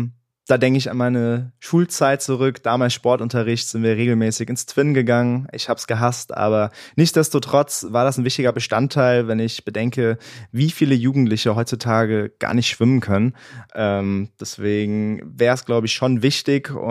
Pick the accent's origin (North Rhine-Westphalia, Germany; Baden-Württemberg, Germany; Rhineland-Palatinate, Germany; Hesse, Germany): Rhineland-Palatinate, Germany; Bad Neuenahr-Ahrweiler; Also die Stadt Bad Neuenahr-Ahrweiler, die liegt mir natürlich am Herzen. Das ist einfach meine Heimat. Hier bin ich groß geworden. Hier habe ich 23 Jahre lang gelebt, habe das Aare-Gymnasium besucht, die Aloysius-Grundschule in Ahrweiler.